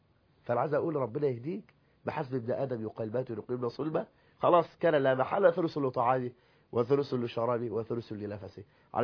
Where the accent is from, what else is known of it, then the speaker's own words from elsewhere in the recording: Egypt; إحنا مصريين بقال 40 سنة ناس بتاكل فول وطعمية،